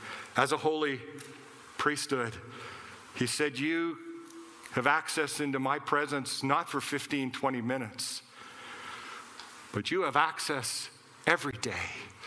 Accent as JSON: {"language": "English", "town": "Ottawa", "region": "Ontario", "country": "Canada", "tie": "born or raised there", "said": "You see, I grew up in Ottawa. I'd seen Parliament many times."}